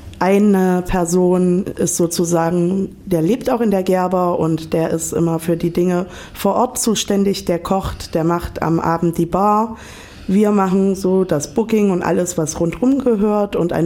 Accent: Weimar, Thuringia, Germany; Genau, wir kommen aus Weimar, gleich um die Ecke, also auch Innenstadt, aber nicht direkt in der Gerber.

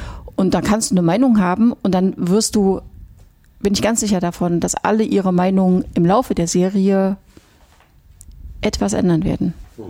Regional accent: East Germany, Germany; Weil ich bin in der DDR aufgewachsen.

